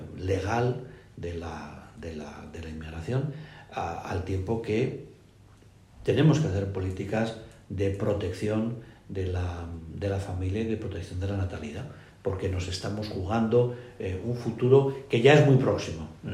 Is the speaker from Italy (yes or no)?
no; Spain; lo siento como español y lo siento como europeísta